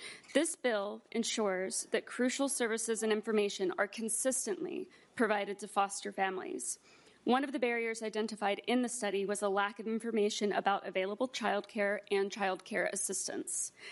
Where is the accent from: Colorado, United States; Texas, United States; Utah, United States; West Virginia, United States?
West Virginia, United States; teenager, I was in the foster care system and later became a kinship guardian for my little sister in my home state of West Virginia.